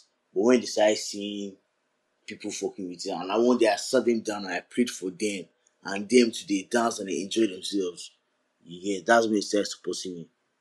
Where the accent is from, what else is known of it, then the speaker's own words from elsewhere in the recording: Nigeria; I'm Nigerian.